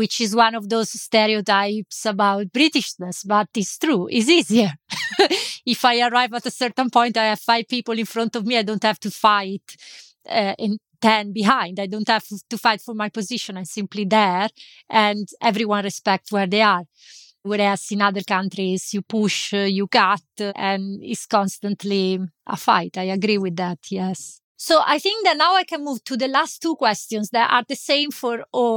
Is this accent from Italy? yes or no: yes; Italy; English is a second language; As I told you, I still feel very much part Italian and part of Italy, but I feel my Italian roots are very strong